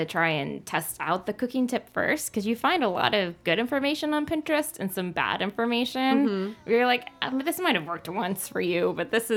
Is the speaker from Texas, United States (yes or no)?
yes; Texas, United States; Make a lot of tacos. I'm from Texas originally, so I cook a lot of Tex-Mex.